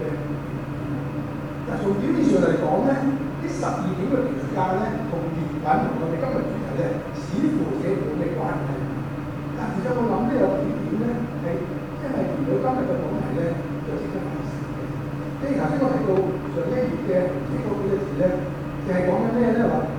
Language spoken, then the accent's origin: Cantonese; China; 就好啱我哋中國人嘅祖宗文化喎